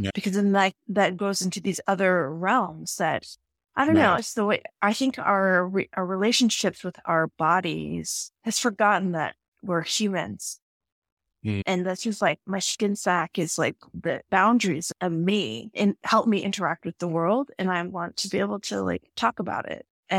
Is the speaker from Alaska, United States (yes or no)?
yes; Alaska, United States; So I'm from Alaska. I'm from a village in Northwest Alaska. I'm Inupiat, which is a particular, like a more specific way of saying Inuit.